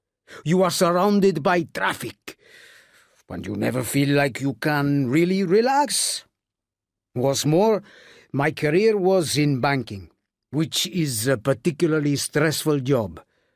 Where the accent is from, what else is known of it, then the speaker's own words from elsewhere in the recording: Madrid, Community of Madrid, Spain; moved away as an adult; now in El Hierro, Spain; I came from Madrid about 5 years ago.